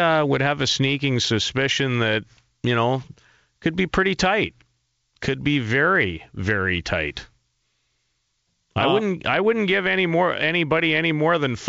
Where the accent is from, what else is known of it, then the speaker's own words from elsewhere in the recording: Saskatoon, Saskatchewan, Canada; I don't think so. It's my hometown.